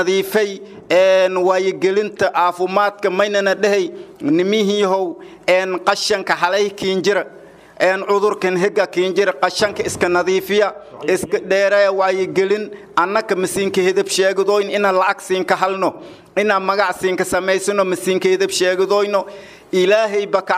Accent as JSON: {"language": "Somali", "town": "Abdalla Kakana", "region": "Middle Juba", "country": "Somalia", "tie": "born there", "said": "tuulada aan ku dhashay Abdalla Kakana waaye oo u jirto Jilib 7 km dhankii waqooyi ku xigto"}